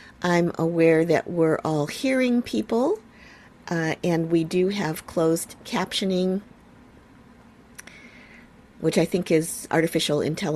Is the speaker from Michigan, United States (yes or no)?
no; Ohio, United States; I myself am Japanese American. … My dad gave that to me. I grew up in Ohio.